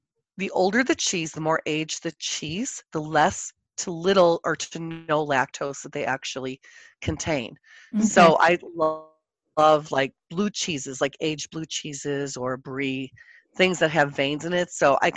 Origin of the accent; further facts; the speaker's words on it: Chicago, Illinois, United States; one of my best friends growing up in Chicago was Irish